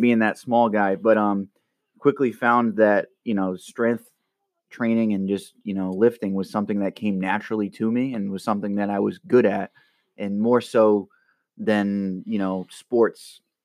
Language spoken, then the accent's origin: English; Cumberland, Rhode Island, United States; But yeah, born and raised in Cumberland.